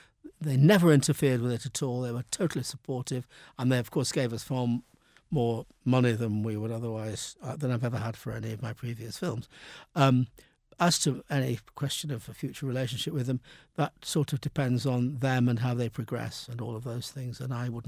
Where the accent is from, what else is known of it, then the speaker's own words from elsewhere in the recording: Manchester, North West England, United Kingdom; not having known about it whilst growing up in Manchester, weirdly enough.